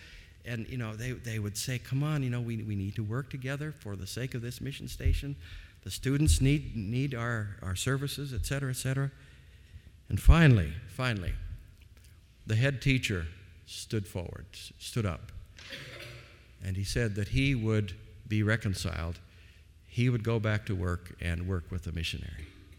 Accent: Malawi; When I was a child growing up in Malawi, the nation was passing through a transition from colonial government to independence.

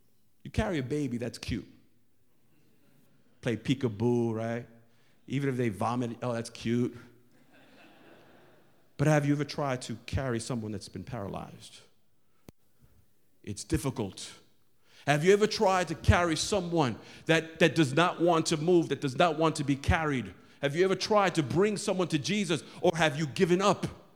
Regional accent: Bronx, New York, United States; See, when I was growing up in the Bronx, people like you, all mouth, blah, blah, blah, blah, blah.

